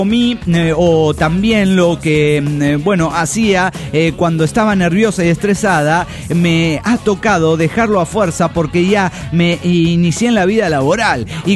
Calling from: Bucaramanga, Santander, Colombia; de Bucaramanga, Colombia.

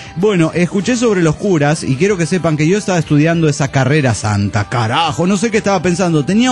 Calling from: León, Guanajuato, Mexico; La semana pasada estuvo el rally en la ciudad.

